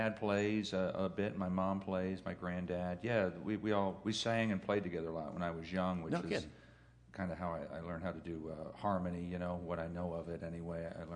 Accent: York, Pennsylvania, United States; born there; also born or lived in North Carolina; York, we lived there maybe 3 years before we moved on.

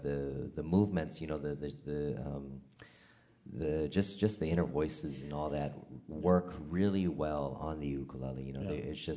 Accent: Hawaii, United States; How about a traditional Hawaiian piece? Yeah, because I am from Hawaii

